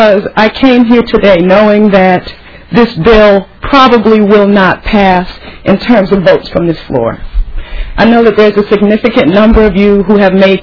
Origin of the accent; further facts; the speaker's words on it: United States; As a mother, as a member of Bail, as an American, as a black woman